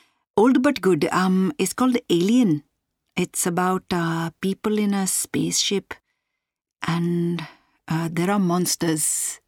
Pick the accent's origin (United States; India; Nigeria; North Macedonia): India; English is a second language; now in Cardiff, United Kingdom; From India, but now I live in Cardiff.